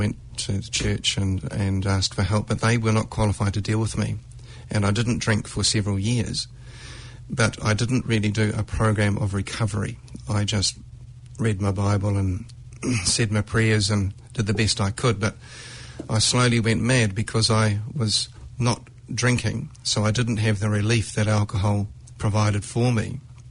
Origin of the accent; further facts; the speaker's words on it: Blenheim, Marlborough, New Zealand; born there; I was born in Blenheim, a small South Island town in New Zealand, and was born to quite religious parents